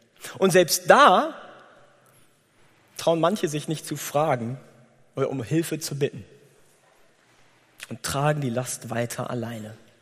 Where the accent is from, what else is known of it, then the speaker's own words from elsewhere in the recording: Gütersloh, North Rhine-Westphalia, Germany; Bei uns zu Hause in Gütersloh, wo ich ja herkomme, haben wir so ein bisschen größeren Garten.